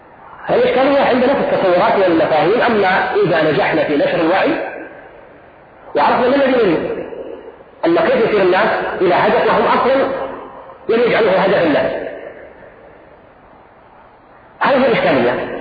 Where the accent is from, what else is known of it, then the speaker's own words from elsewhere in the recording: Kuwait; عندنا في الكويت في حركة نشطة من 40 سنة